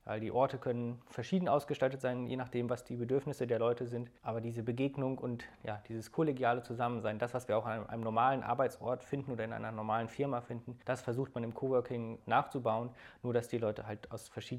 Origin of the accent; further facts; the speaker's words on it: Schleswig-Holstein, Germany; die Region, wo ich aufgewachsen bin, also die Schlei-Region, doch sehr, sehr schön ist. Und deswegen habe ich mich entschieden, wieder zurückzugehen an den Ostseefjord.